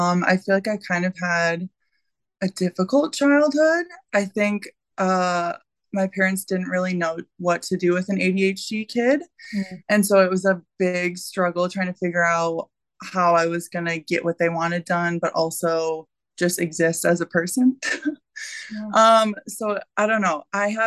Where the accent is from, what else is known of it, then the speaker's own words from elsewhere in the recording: Commerce Township, Michigan, United States; I was born in Michigan. I think it's Commerce Township, so downstate. I'm a troll.